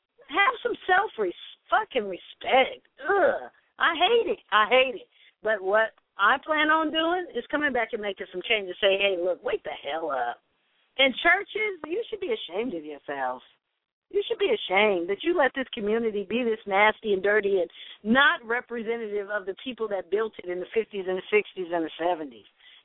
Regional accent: Los Angeles, California, United States; I came to Los Angeles from Sacramento just to be where I grew up.

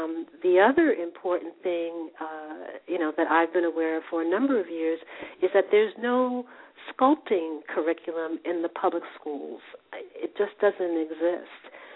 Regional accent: Greenburgh, New York, United States; also born or lived in Yonkers; I was born in Yonkers, but I grew up in the town of Greenburg, which if you're in New York, you say Greenburg, and if you're outside of New York, you say White Plains, because that's the post office.

